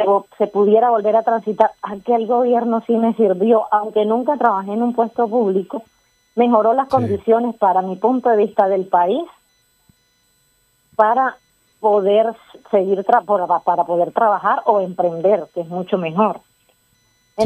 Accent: Santa Clara, Colombia; born there; yo nací en la Sierra Nevada, en el corregimiento de Santa Clara. En los años 90, mi familia fue desplazada víctima del conflicto armado por las FARC.

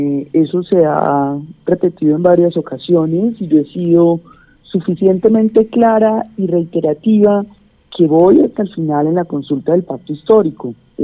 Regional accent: Medellín, Antioquia, Colombia; now in Bogotá, Colombia; yo soy oriunda de Medellín, pero vivo hace más de 15 años en Bogotá y mi origen familiar es caribeño.

